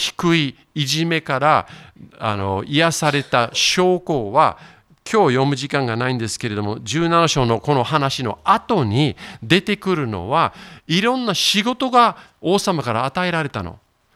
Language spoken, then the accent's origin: Japanese; Kanto, Japan; born there; 私関東生まれなんです